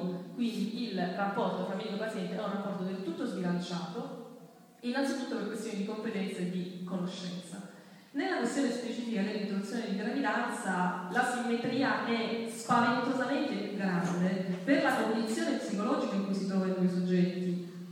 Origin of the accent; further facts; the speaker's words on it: Sicily, Italy; Io ho problemi, sono siciliano, a volte il mio medico in Sicilia mi fa delle prescrizioni, non riesco a fare le cose